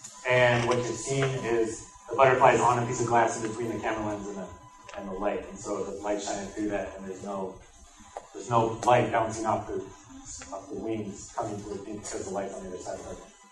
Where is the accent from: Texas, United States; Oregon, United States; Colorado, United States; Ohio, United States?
Colorado, United States; Brighton; So first of all, guys, so yeah, I am from Colorado. I went to school I grew up in a town called Brighton, and went to school at Colorado State.